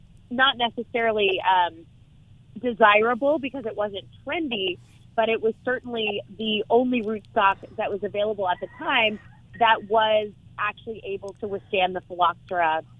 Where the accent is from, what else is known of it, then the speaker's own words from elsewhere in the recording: Napa, California, United States; And so when we were growing up in Napa, my father named vineyards by geographic references.